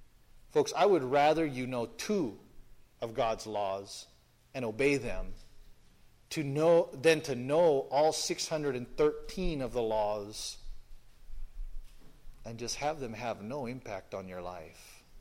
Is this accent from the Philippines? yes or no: yes; Philippines; Everybody has a little bit of a temper. I'm Filipino.